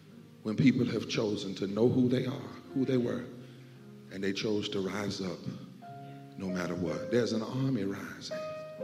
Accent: the South, United States; since I am a preacher from the South, I don't mind

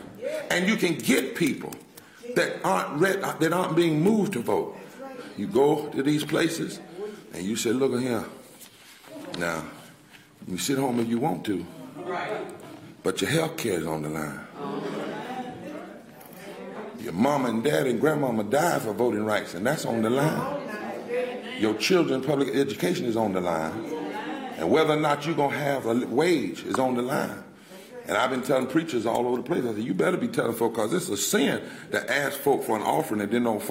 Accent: North Carolina, United States; I'm from North Carolina, I got a different draw, you know.

